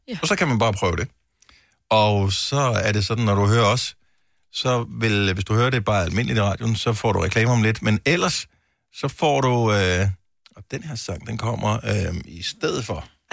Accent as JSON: {"language": "Danish", "town": "Bogense", "region": "Region of Southern Denmark", "country": "Denmark", "tie": "born or raised there", "said": "jeg vokset op i Bogense."}